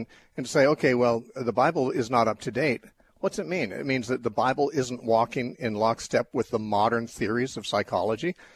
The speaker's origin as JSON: {"language": "English", "country": "United States", "said": "which I am I'm an American and I'm an evangelical, but I have to just say I was raised in American evangelicalism"}